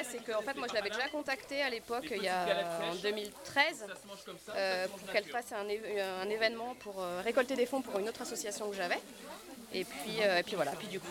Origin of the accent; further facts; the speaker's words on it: Auvergne-Rhône-Alpes, France; donc nous on est de Haute-Savoie.